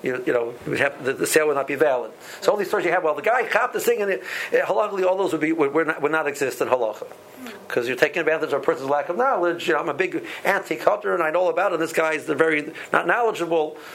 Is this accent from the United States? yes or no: yes; Cleveland, Ohio, United States; I know a neighborhood, and I came from Cleveland, you know, Cleveland, they charge $4 an hour